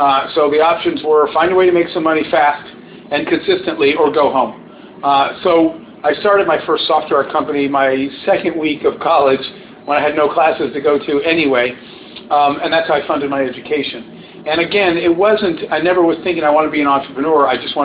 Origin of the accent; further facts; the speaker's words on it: Arizona, United States; I grew up out in Arizona. I went to a big public high school